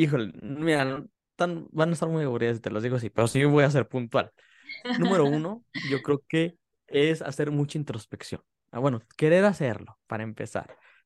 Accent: Mexico; Yo soy de tez morena, para los que nada más nos van a estar escuchando en audio, pues les comparto. Yo soy morenito, como mexicano promedio.

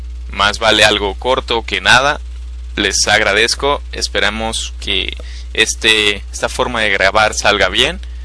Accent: Mexico; pues una fiesta donde todos están celebrando que somos mexicanos

